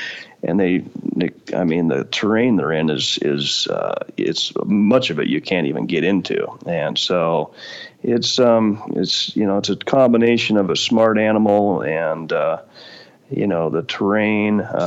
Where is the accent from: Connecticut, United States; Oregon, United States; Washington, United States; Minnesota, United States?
Oregon, United States; also born or lived in Colorado; I struck out here in my home state of Oregon, but I ended up pulling one of the better units in Colorado after a short 25-year wait.